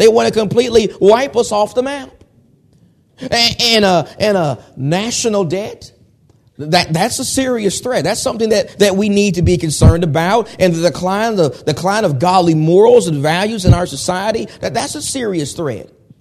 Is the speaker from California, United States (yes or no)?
no; Nacogdoches, Texas, United States; also born or lived in Galveston, Texas; I am originally from Texas. I grew up in a town called Nacogdoches, Texas. That's the oldest town in Texas. And I was born actually in Galveston, Texas, but I was raised in Nacogdoches